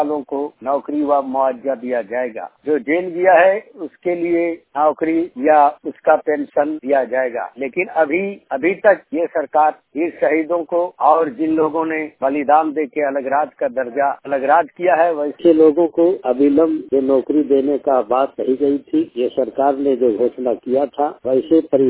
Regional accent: Jharkhand, India; मकान होसी प्रखंडारी जिला हजारीबाग झारखंड के निवासी हूँ

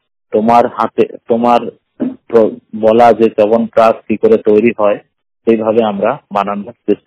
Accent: Allahabad, Uttar Pradesh, India; আমার বাড়ি হলো এলাহাবাদ, উত্তরপ্রদেশ।

